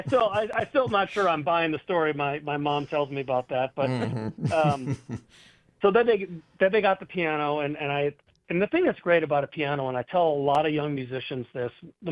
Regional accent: Cleveland, Ohio, United States; I grew up in the suburbs of Cleveland, Ohio.

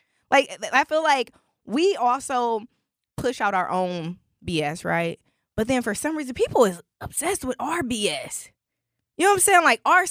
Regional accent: Milwaukee, Wisconsin, United States; Do I look like I'm from Baltimore? I'm from Milwaukee's North Side.

